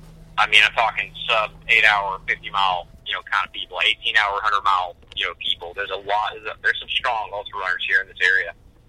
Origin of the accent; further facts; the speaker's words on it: Georgia, United States; I grew up in Monroe County, Georgia. That's a rural community. That's all there was.